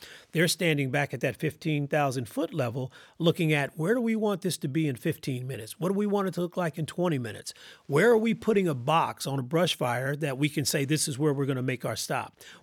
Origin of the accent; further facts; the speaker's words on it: Compton, California, United States; I was very fortunate where I grew up in Compton, where my dad still lives.